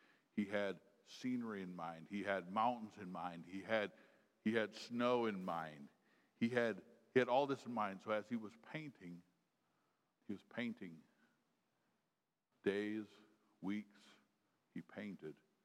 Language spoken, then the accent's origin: English; Sugar Creek, United States; So I grew up in Sugar Creek, so I know.